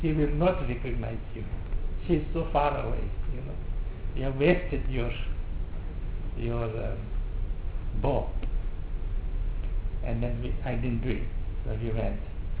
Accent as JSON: {"language": "English", "region": "Sikkim", "country": "India", "second_language": "English", "said": "I come from Sikkim. We had a small kingdom. Now it's part of India."}